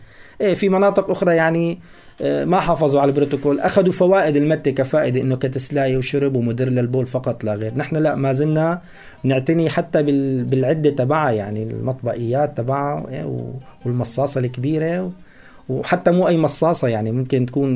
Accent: Assal al-Ward, Rif Dimashq, Syria; لهجتنا نحن بالذات أهل عسالة بتتميز عن القلمون كله بهذا الموضوع، كونه يمكن كوننا أقرب قرية للحدود اللبنانية صراحة.

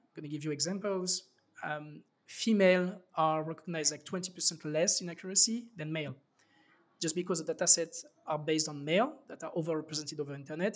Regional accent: France; accent: French; English is a second language; So as you can hear from my beautiful French accent, I'm French.

